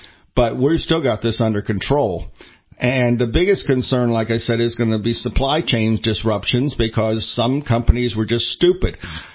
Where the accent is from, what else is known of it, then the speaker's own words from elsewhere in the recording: Bradenton, Florida, United States; And the person in my hometown, the person that got sick in my hometown of Bradenton and was transferred to Sarasota Memorial is now well enough.